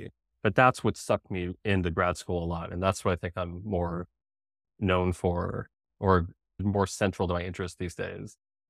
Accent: Albuquerque, New Mexico, United States; moved away as an adult; I went to college in my hometown of Albuquerque. I moved to the Northeast.

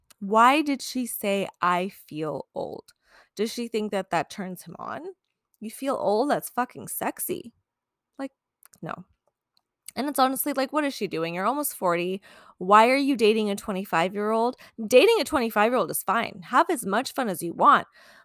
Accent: Long Beach, California, United States; I'm not hating on LA. I grew up in Long Beach. It's a suburb of LA.

